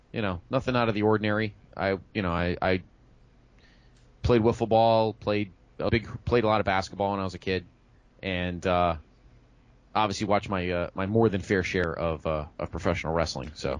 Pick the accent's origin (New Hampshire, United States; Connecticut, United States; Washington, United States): Connecticut, United States; West Haven; I was born in a little town called West Haven, so it's funny that both JR and I both grew up in towns with the word West